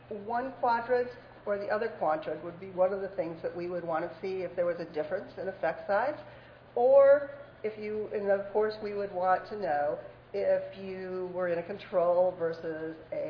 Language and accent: English; Nashville, Tennessee, United States; I'm from Nashville.